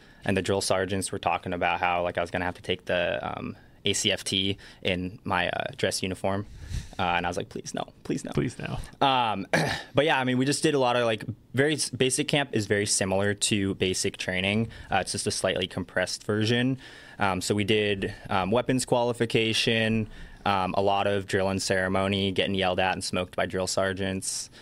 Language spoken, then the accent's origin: English; Issaquah, Washington, United States; I grew up in Washington for the first 18 years of my life. And I just saw a lot of convoys going over I-90. I grew up in Issaquah, so yeah. Right at the foothills, right before you go up the Snoqualmie Pass